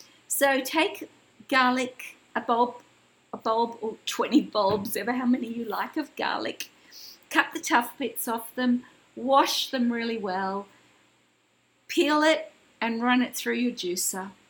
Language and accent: English; Australia; I'm an Australian naturopath, herbalist and award-winning healthcare practitioner here